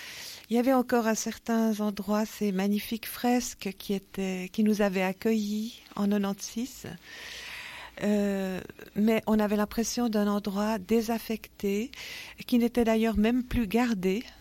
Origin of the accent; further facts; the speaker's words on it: Switzerland; en tant que Suisse, on est un tout petit peu en dehors, malheureusement.